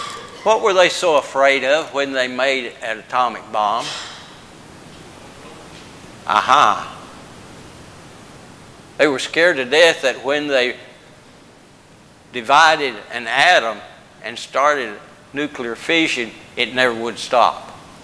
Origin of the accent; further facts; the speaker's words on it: Brookport, Illinois, United States; when I grew up in Brookport, Illinois, the big town of Brookport, we didn't lock any of our doors.